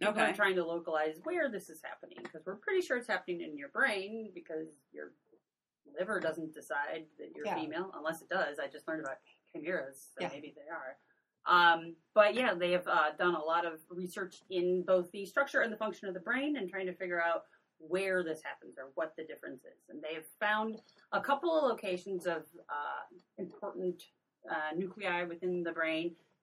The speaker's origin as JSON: {"language": "English", "country": "United States", "said": "We're American."}